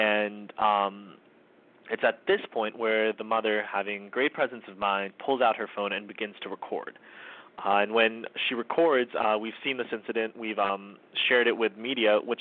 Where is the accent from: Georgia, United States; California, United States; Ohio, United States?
Georgia, United States; Atlanta; also born or lived in Pakistan; I was born in Pakistan, but I spent most of my life in Atlanta.